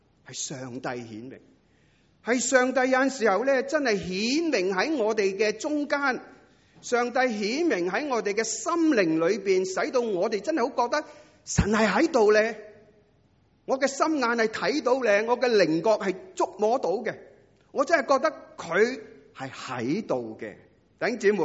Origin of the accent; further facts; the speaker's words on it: China; 我们中国人都有一句说话叫做举头三尺有神明